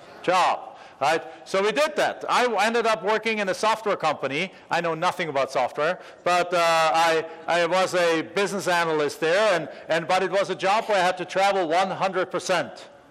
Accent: Germany; now in United States; We're both immigrants to the United States. I'm from Germany originally.

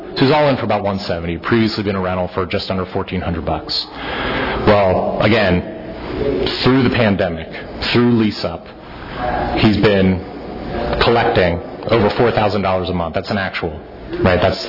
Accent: Newtown Square, Pennsylvania, United States; I'm a Philly native myself. I grew up in Newtown Square.

